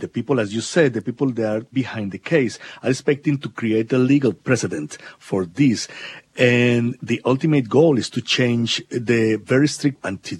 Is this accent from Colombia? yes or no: yes; Medellin, Antioquia, Colombia; I am Colombian and I live in Colombia through the 80s and 90s, and I live in Medellin.